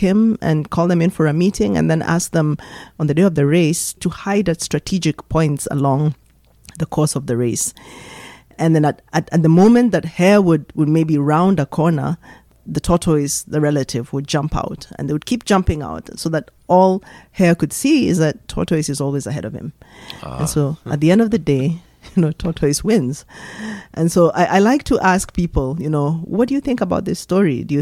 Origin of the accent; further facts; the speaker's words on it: Nairobi, Kenya; English is a second language; also born or lived in United States; Well, I am a Kenyan, born and brought up in Nairobi. Spent most of my years in Nairobi. I actually live in Nairobi, Kenya.